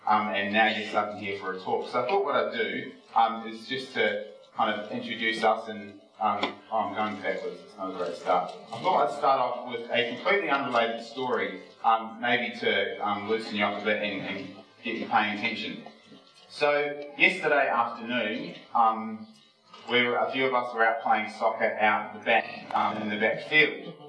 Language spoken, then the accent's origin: English; New Zealand; we're from New Zealand and we all have like label dark hair